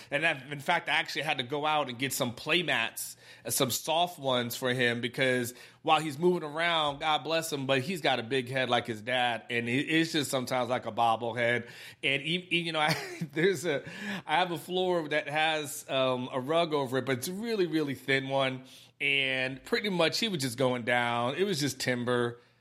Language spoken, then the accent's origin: English; Lakeland, Florida, United States; I'm from the South, from Lakeland, Florida.